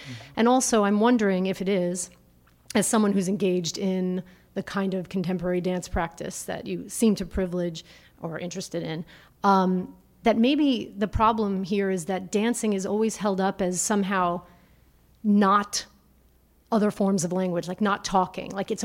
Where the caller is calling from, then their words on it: Berkeley, California, United States; from Berkeley.